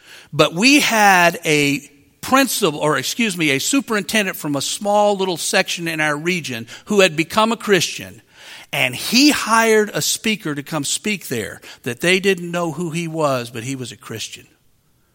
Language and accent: English; Wisconsin, United States; I came from Wisconsin to Mississippi.